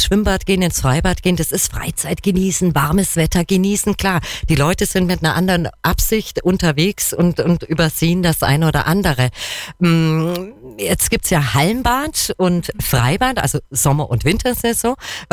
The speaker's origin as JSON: {"language": "German", "town": "Kempten", "region": "Bavaria", "country": "Germany", "said": "Also ich komme aus Kempten, arbeite in Kempten."}